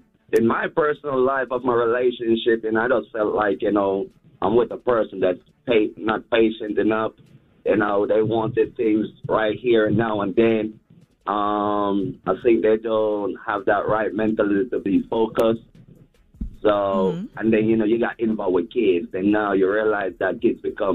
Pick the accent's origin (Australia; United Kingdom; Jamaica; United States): Jamaica; Kingston; I'm from Kingston, Jamaica. So, you know what I mean? I'm a global person.